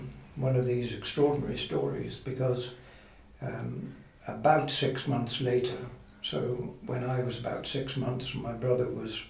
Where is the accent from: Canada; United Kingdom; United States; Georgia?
United Kingdom; Neath, Wales; born there; I was born in Neath, Neath in South Wales, that is, at the very end of 1938. My parents were colonial types, and it happened that we were on leave, they were on leave, from East Africa